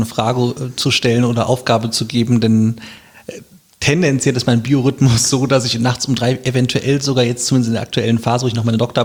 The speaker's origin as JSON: {"language": "German", "town": "Wiesbaden", "region": "Hesse", "country": "Germany", "tie": "born there", "said": "Also ich bin auch Wiesbadener von Geburt an und auch stolzer Wiesbadener."}